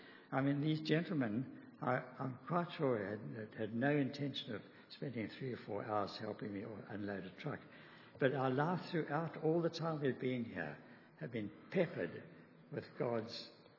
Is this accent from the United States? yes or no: no; Zimbabwe; also born or lived in South Africa; now in Australia; We're from Zimbabwe, Rhodesia, South Africa, before we came to Australia. And we had those blessings while we were there. I was brought up in a Christian home.